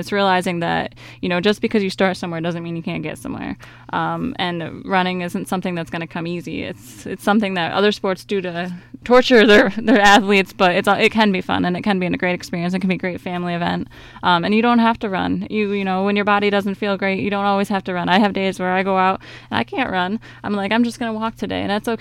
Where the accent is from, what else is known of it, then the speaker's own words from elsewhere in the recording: Seneca Falls, New York, United States; I'm actually from Seneca Falls, New York, originally. I went to Miner's Academy and did all my schooling there